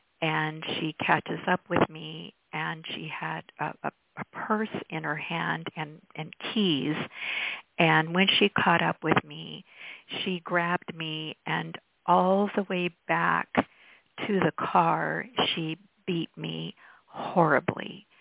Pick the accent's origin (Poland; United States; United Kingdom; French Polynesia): United States; California; I was from Northern California, and every summer, because my father was a teacher, my family spent our summers, 3 months, 2 to 3 months in the summer with my grandparents who lived in Ely, Nevada.